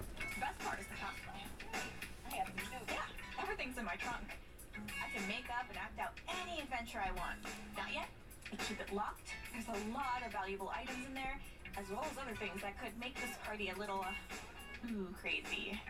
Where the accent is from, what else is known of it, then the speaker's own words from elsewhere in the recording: Nevada, United States; Where Ashley and I grew up back in Nevada